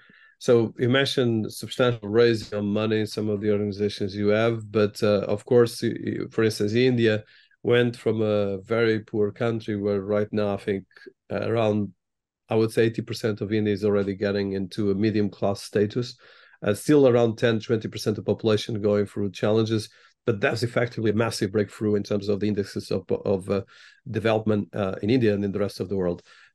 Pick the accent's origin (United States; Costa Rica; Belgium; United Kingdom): United Kingdom; London; As a Londoner myself, I can only subscribe.